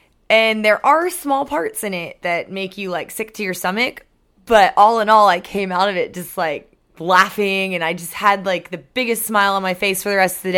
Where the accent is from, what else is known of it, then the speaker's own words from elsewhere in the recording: Maryland, United States; I mean, I was born in Maryland. I grew up on the East Coast until I was like 9, and then I moved to the country. And I was the only white girl in an all-black school in Maryland.